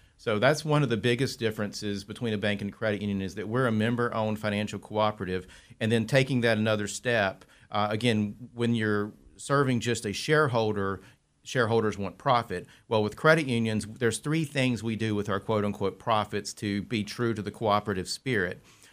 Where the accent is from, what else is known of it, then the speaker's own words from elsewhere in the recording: Granite Falls, North Carolina, United States; I grew up in the Hickory area, specifically Granite Falls. My mom and dad still live in that area.